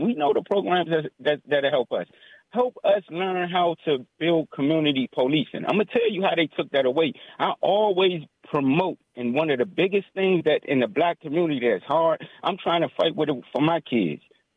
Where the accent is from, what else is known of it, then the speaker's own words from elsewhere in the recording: Washington, District of Columbia, United States; When I'm from Ward 8 and Ward 7 east of the river, you know what these youngins is about when the wintertime comes.